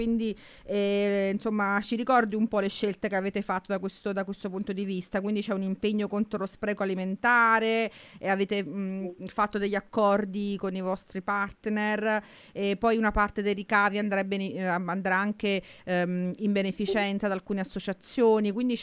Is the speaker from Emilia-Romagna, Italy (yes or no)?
no; Rome, Lazio, Italy; noi quando in quanto romani la chiameremo sicuramente